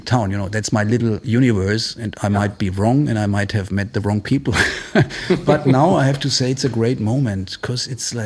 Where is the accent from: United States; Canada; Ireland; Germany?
Germany; Munich, Bavaria; now in Marseille, France; No, I grew up in Munich since I was 7 or 8, and but I'm half Italian. My parents used to live in Italy, and I left Munich, I think, 14 years ago.